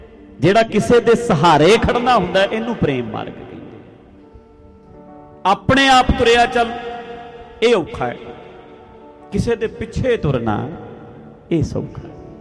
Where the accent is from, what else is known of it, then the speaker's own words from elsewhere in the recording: Punjab, India; born there; moved away; ਹੁਣ ਜਿਹੜੀ ਸਟੇਟ ਵਿੱਚ ਅਸੀਂ ਪੈਦਾ ਹੋਏ ਹਾਂ, ਪੰਜਾਬ ਉਹ ਸਟੇਟ ਹੈ, ਚਾਹੇ ਤੁਸੀਂ ਉੱਥੋਂ ਛੱਡ ਕੇ ਇੱਥੇ ਵੀ ਆ ਜਾਓ, ਸਾਡੇ ਵਿੱਚ ਇਮੋਸ਼ਨ ਬਹੁਤ ਹੈ, ਪੰਜਾਬੀ ਇਮੋਸ਼ਨਲ ਲੋਕ ਹਨ